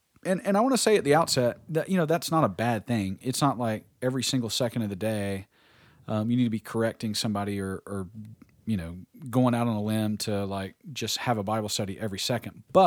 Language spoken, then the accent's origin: English; Bessemer, Alabama, United States; I remember growing up in Bessemer, we had a quick stop across the street from Flint Hill, Ernie's Stop and Go.